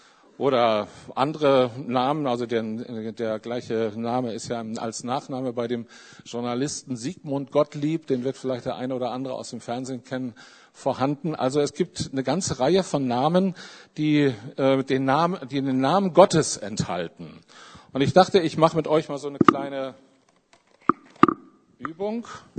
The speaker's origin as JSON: {"language": "German", "town": "Mülheim", "region": "North Rhine-Westphalia", "country": "Germany", "said": "Ich komme aus Mülheim"}